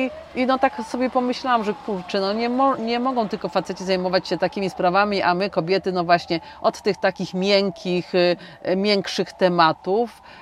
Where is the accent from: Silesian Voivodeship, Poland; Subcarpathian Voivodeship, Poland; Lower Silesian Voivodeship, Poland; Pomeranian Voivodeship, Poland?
Subcarpathian Voivodeship, Poland; Godowa; Ja pochodzę z Godowej koło Strzyżowa, a w Bieszczadach mieszkam.